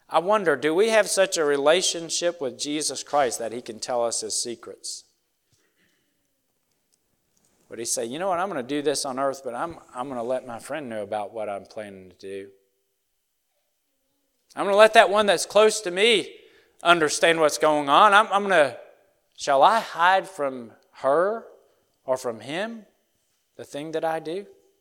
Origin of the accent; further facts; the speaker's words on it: West Virginia, United States; We grew up in West Virginia